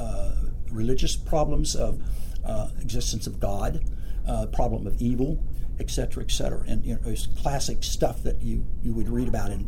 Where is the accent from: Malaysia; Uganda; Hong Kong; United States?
United States; Appalachia; And I grew up in Appalachia